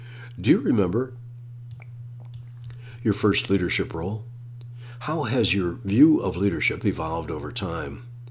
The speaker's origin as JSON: {"language": "English", "town": "Annapolis", "region": "Maryland", "country": "United States", "tie": "born or raised there", "said": "I grew up in Annapolis, Maryland, where competitive sailing was a big part of my childhood, all the way through college."}